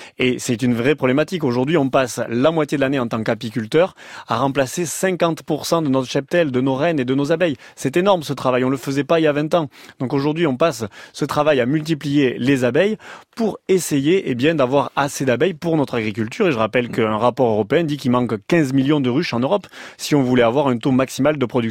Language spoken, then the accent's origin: French; France; chez nous, en France